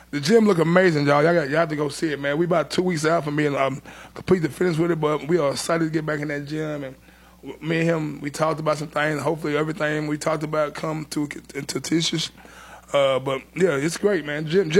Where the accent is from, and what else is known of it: Portland, Tennessee, United States; born or raised there; also born or lived in Indianapolis, United States